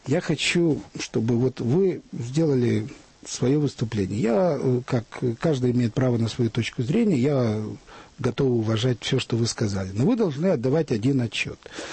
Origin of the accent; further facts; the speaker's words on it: Ukraine; В результате что получила, вот я, украинец